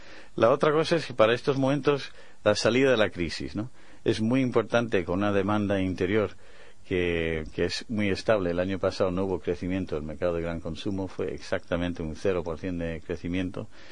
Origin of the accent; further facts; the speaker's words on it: Bilbao, Basque Country, Spain; also born or lived in Taiwan; dentro de mi currículum está el haber nacido en Taiwán, como has dicho, pero soy de Bilbao, ¿eh? Porque los de Bilbao nacemos donde nos da la gana